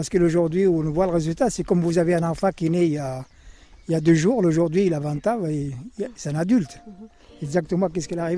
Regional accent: Morocco; moved away

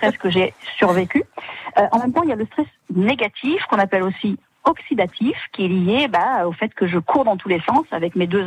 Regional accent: Corsica, France; Moi, je suis corse, j'aime bien méditer couché.

